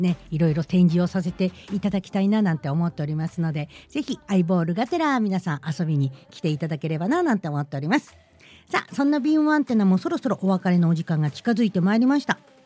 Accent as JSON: {"language": "Japanese", "region": "Ibaraki", "country": "Japan", "said": "私たちの地元茨城"}